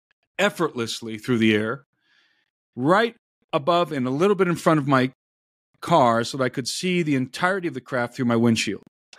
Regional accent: Brook Park, Ohio, United States; I grew up in Brook Park, Ohio.

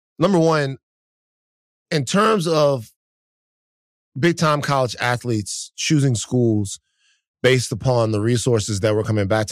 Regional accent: Baton Rouge, Louisiana, United States; I'm from South Baton Rouge, Louisiana, where LSU is.

